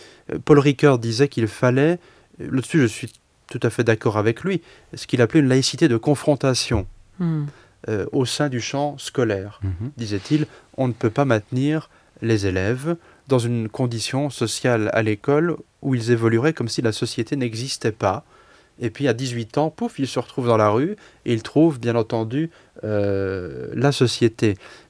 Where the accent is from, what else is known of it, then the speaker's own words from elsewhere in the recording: Belgium; c'est peut-être parce que j'ai grandi en Belgique